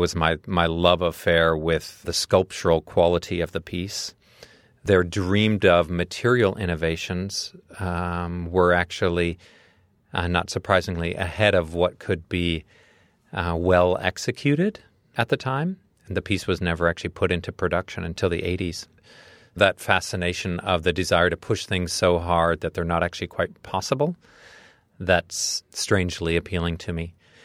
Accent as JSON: {"language": "English", "town": "Calumet", "region": "Michigan", "country": "United States", "tie": "born there", "also_born_or_lived": "Upper Midwest", "said": "I actually grew up in a handful of spots, all in the upper Midwest. So I was born in a tiny town in the upper peninsula of Michigan by the name of Calumet."}